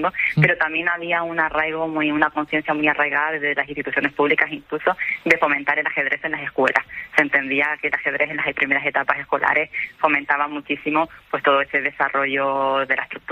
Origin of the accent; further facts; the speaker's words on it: Canary Islands, Spain; procedo de Canarias y por aquel entonces pues era una tierra de mucha tradición en Canarias